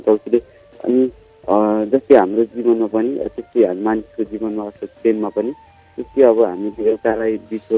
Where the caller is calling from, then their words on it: Bhojpur, Koshi Province, Nepal; हजुर म भोजपुरकोटबाट